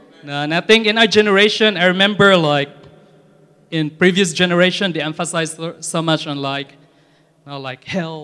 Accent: Philippines; I grew up in the Philippines.

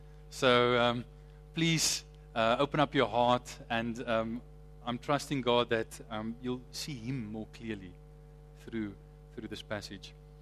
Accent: Somerset West, Western Cape, South Africa; now in Johannesburg, South Africa; I came from Somerset West, and when I speak to people in Joburg and tell them, you know, we came from Somerset West, they say, "Why?" But I must say, I enjoy Joburg. I'm enjoying Gauteng.

